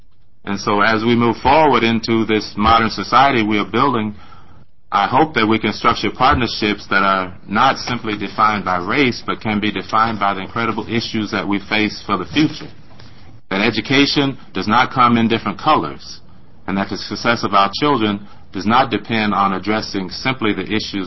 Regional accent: Tennessee, United States; I've been extremely fortunate since I came to Oregon. I grew up in Tennessee, where the cultures were black and white.

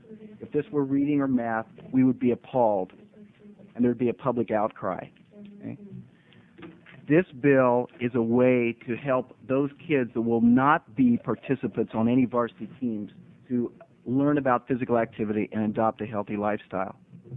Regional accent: Indiana, United States; Now, part of the problem is that I grew up in Indiana playing basketball.

